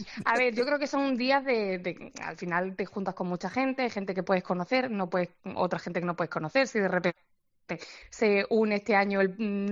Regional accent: Extremadura, Spain; porque somos de Extremadura, entonces el cordero nos gusta mucho, tenemos además familia ganadera.

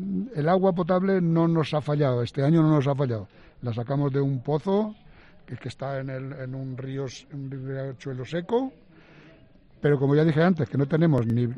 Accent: Castilla-La Mancha, Spain; mi pueblo es un pueblo de la Serranía Baja, como he dicho, es un pueblo de secano, que no tenemos río ni piscina

